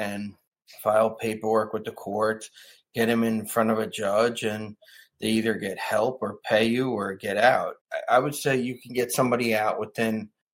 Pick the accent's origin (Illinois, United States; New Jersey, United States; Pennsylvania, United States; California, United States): New Jersey, United States; born and raised in New Jersey.